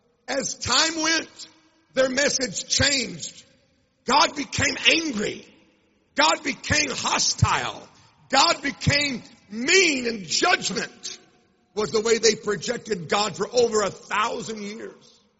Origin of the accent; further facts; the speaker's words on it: United States; accent: American; Am I talking too fast? My American accent hard to understand?